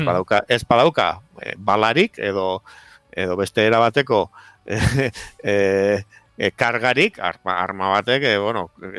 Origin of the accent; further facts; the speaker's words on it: Eibar, Basque Country, Spain; ni Eibartarra naiz